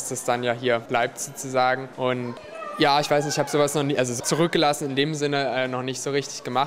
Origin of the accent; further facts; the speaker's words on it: Leipzig, Saxony, Germany; ich komme aus Leipzig und ich bin 17 Jahre alt.